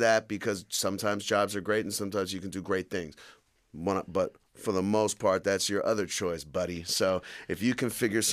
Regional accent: New York, United States; And I grew up in New York with, you know, trains covered in graffiti.

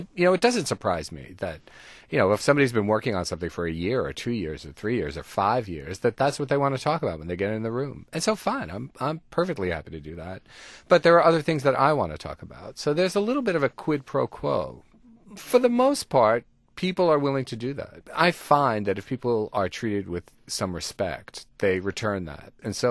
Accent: New York, United States; You know, I'm Italian-American. I grew up down in the West Village.

